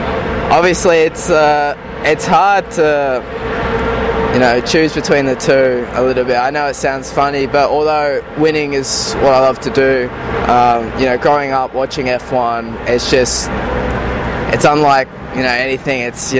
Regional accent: Australia; I grew up racing in Australia

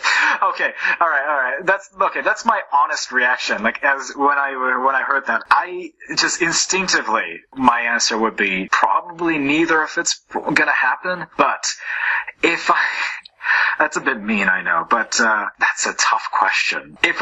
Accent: San Diego, California, United States; born there; So, I was born in San Diego, California, and I still go back there during the summer.

